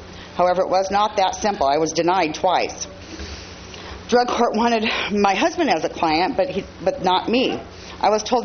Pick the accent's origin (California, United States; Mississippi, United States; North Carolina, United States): California, United States; Avila Beach; also born or lived in San Luis Obispo; I'm from San Luis Obispo. I was raised in Avila Beach.